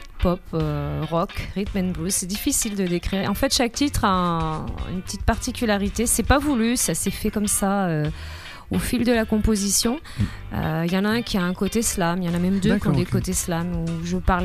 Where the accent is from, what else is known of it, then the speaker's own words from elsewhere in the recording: France; parce que bah voilà, je suis française.